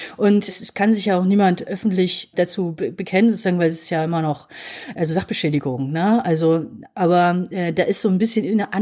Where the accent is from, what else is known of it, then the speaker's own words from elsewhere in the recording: East Germany, Germany; Also ich bin in Ostdeutsch schon auch groß geworden